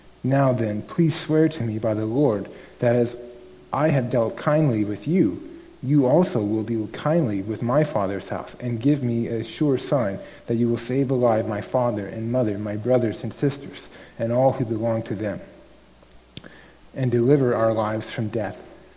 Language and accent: English; Washington, United States; it gets me thinking about where I grew up, and I grew up in Washington State for a while